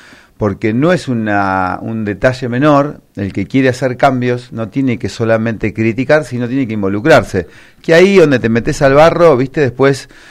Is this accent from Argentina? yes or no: yes; Pinamar, Buenos Aires Province, Argentina; nosotros siempre tenemos el corazón vecinalista porque nacimos en Pinamar, somos de Pinamar, queremos laburar para Pinamar y eso, amamos Pinamar